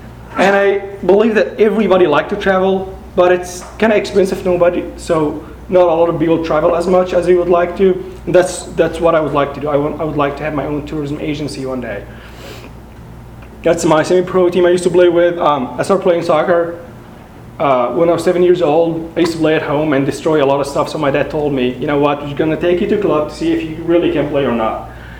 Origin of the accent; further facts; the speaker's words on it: Cairo, Cairo Governorate, Egypt; So I grew up in Cairo, Egypt, and Cairo is the capital of Egypt.